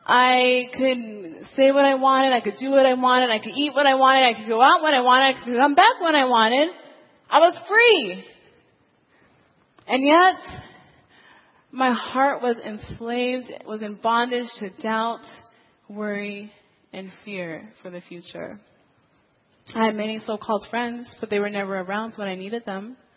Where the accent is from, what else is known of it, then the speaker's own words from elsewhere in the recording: Washington, United States; because I'm from Washington State